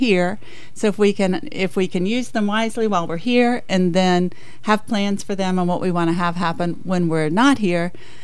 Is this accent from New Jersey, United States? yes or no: no; West Monroe, Louisiana, United States; now in Illinois, United States; that's what got us to Illinois, because I'm born and raised in Monroe, West Monroe, Louisiana.